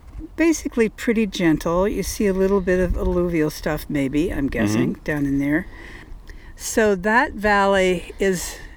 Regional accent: Midwest, United States; when we were growing up in the Midwest, always used to talk about glacier grooves, and he would take us up to the shores of Lake Erie to see such things.

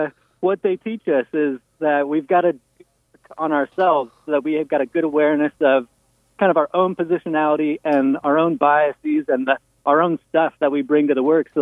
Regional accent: Minnesota, United States; also born or lived in Sitka, Alaska; now in Port Townsend, United States; I moved here from Sitka, Alaska, where I had been an AmeriCorps volunteer working at a youth mental health clinic. And I grew up in a suburb north of St. Paul, Minnesota.

